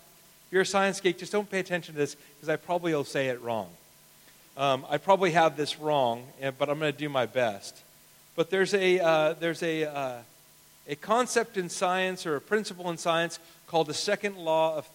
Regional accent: United States; I've told you before, I'm an American, so I'm used to the way we heat a house is we flip a switch and the house is heated.

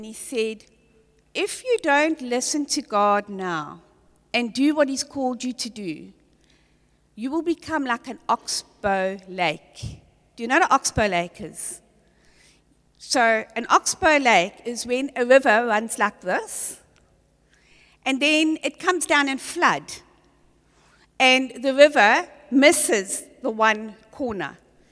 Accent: KwaZulu-Natal, South Africa; We grew up in Natal. We were living in this beautiful little town called Scottburgh.

